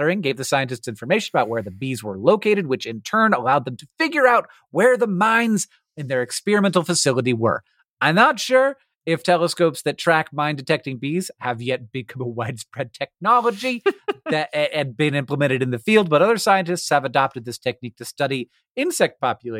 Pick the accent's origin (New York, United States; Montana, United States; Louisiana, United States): Montana, United States; In 2005, scientists here in my home state of Montana published a paper